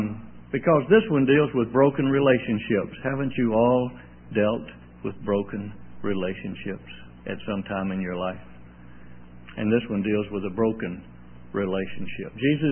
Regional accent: Mississippi, United States; moved away as an adult; now in Canada; I'm originally from Mississippi. I didn't get this accent in Canada. But I haven't lost it in Canada either. I've been up there since 1972.

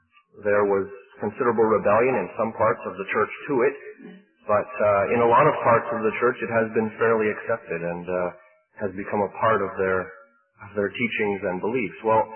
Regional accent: Ontario, Canada; I come from Canada, from Ontario

